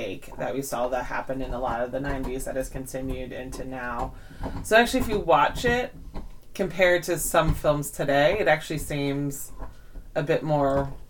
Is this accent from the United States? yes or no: yes; Philadelphia, Pennsylvania, United States; And growing up in the Philadelphia area, there was just amazing late-night television